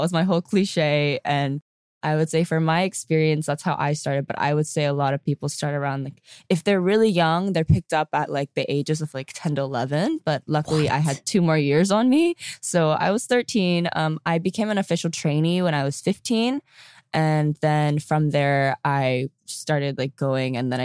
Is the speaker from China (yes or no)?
no; United States; But I was like, I'm just American.